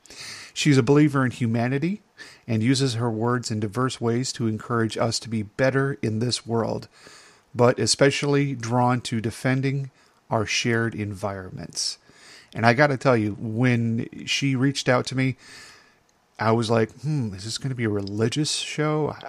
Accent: Chicago, Illinois, United States; I'm from Chicago, so I'm sorry about your transmission.

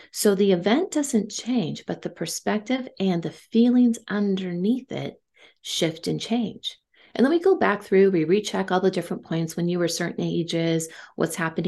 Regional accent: Silicon Valley, California, United States; Real briefly, where I grew up in Silicon Valley, and it was during the high tech era.

